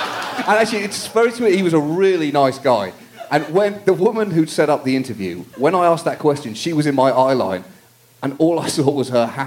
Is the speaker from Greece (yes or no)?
no; United Kingdom; as a British person, obviously, I'm an anti-Semite.